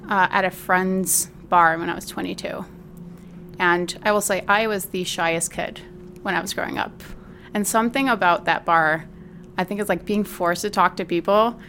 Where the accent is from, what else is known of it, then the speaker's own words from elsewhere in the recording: Detroit, Michigan, United States; so being that I grew up in Southwest Detroit, grew up around a lot of Mexican restaurants